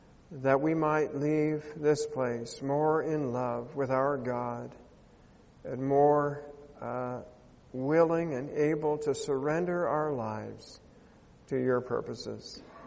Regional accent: Canada; born there; Holland is the land of my ancestors. I was born here in Canada.

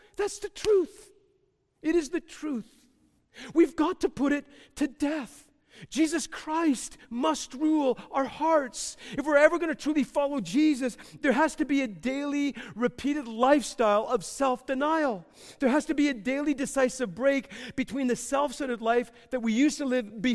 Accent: Oshawa, Ontario, Canada; I was born and raised in Oshawa, Ontario.

